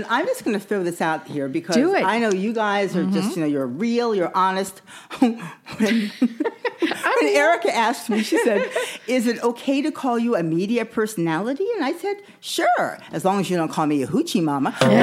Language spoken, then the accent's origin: English; Las Vegas, Nevada, United States; I mean, here's the thing about growing up in Las Vegas.